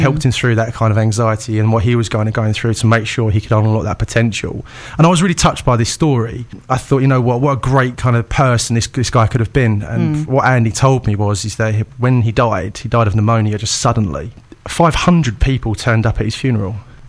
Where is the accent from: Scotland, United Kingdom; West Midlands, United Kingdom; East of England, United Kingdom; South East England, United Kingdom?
East of England, United Kingdom; Billericay; also born or lived in Brentwood; So, I'm from Billericay. Always been an Essex boy ever since I was born. Lived in Brentwood and Billericay pretty much my life. Always worked up in London in recruitment mainly.